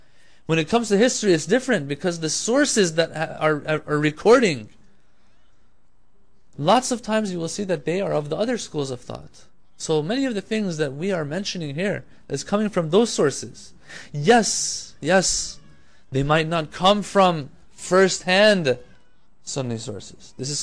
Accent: Qom, Qom Province, Iran; Back when we were growing up in Qom, we would go to these very nice majalis and stuff

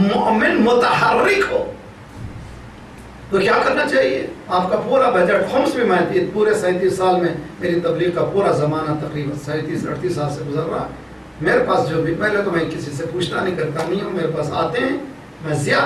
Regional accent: India; میں ہندوستان سے ہوں

